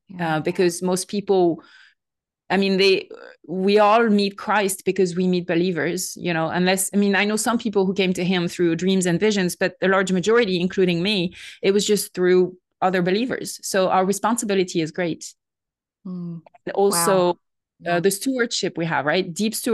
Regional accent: France; English is a second language; now in United States; I'm French, as you might hear from my accent. And so even though I currently live in the States, I'm living in a different culture.

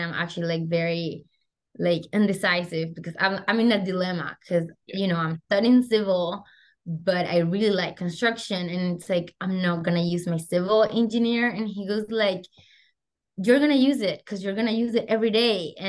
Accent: Venezuela; first language Spanish; English is a second language; I'm from Venezuela, my first language is Spanish, that helped tons on the job site.

